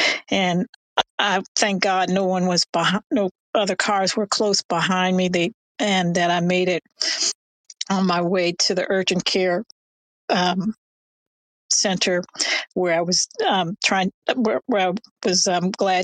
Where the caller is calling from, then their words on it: New Jersey, United States; I'm calling from New Jersey.